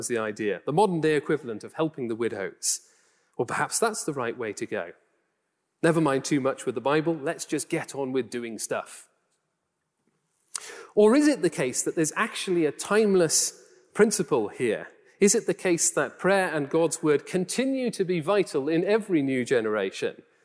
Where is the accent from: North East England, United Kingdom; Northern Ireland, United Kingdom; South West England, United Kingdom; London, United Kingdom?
North East England, United Kingdom; accent: Geordie; which you probably can all guess from my broad Geordie accent. I've had to tone it down a little bit when I got this job